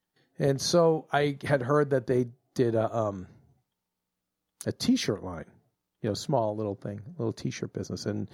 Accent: Boston, Massachusetts, United States; as a Bostonian, we never go halfway.

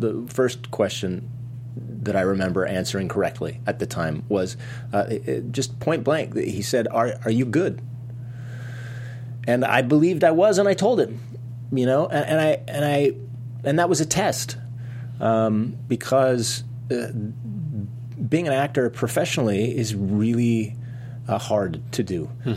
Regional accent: Fresno, California, United States; And mind you, I grew up in Fresno, California

